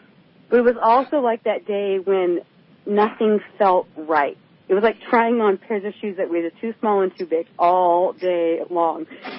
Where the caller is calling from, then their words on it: Talkeetna, Alaska, United States; also born or lived in Chico, California; I'm calling from Talkeetna, Alaska.